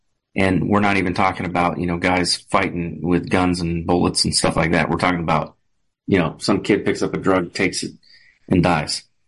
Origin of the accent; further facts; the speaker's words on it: California, United States; I grew up in California, and which is where my brother still lives, unfortunately.